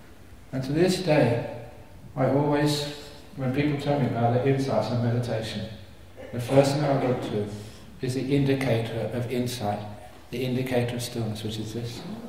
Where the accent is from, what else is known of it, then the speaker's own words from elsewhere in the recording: Cambridge, East of England, United Kingdom; that guy's from Oxford. I'm from Cambridge. Can't trust those people from Oxford.